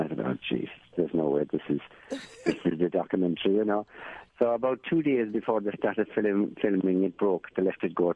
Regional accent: Ireland; That and of course, and I believed it, being the Irishman I am.

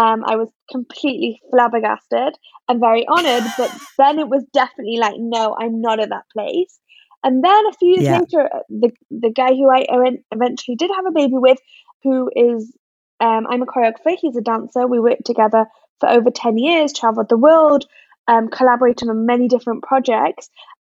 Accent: Newcastle upon Tyne, North East England, United Kingdom; born or raised there; moved away as an adult; also born or lived in London; now in Tel Aviv, Israel

